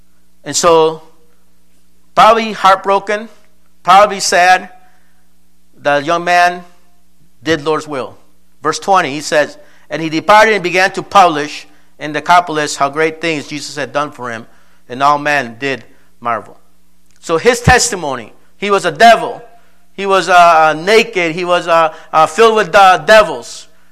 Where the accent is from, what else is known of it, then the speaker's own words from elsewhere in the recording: Colombia; now in United States; And when I go back home, when I'm in Colombia, I tell the people, yeah, I'm from the States. I'm from there.